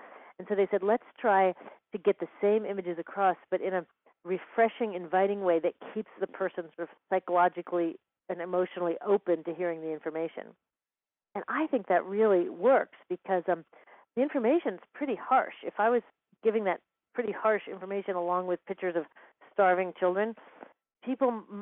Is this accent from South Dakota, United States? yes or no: no; Seattle, Washington, United States; So caring about the environment was such a part of our air at that point, and, you know, growing up in Seattle.